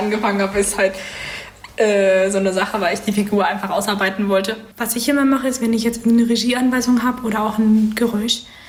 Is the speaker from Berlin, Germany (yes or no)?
yes; Berlin, Germany; ich komme aus Berlin.